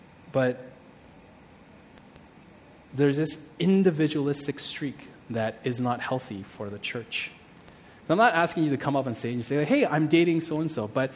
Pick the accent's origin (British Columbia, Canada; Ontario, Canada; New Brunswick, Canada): Ontario, Canada; Toronto; growing up in North America is very individualistic